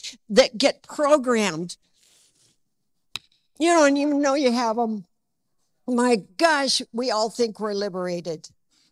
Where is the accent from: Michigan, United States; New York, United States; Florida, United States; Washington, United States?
Michigan, United States; I grew up in the Midwest. I grew up in a small community. But I can remember my mom and I would go downtown to Flint